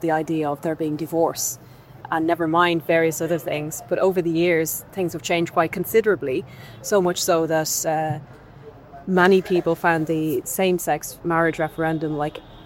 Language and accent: English; Ireland; my experience of growing up in Ireland is that I'm living in a very changed Ireland.